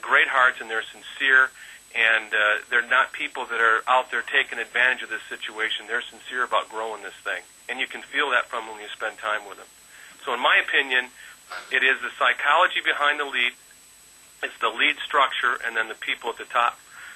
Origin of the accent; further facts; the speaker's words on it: Michigan, United States; I had moved back to Michigan, which is my home state